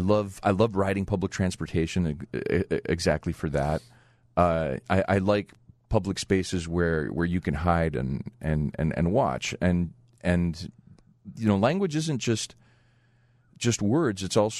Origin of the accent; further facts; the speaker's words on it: Cicero, Illinois, United States; Because growing up in Cicero in the 70s and 80s was rough, right?